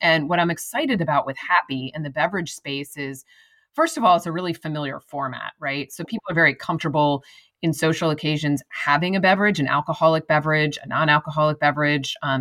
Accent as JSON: {"language": "English", "region": "New York", "country": "United States", "said": "I know you're a New Yorker. I'm a New Yorker. I'm an East Coaster at heart."}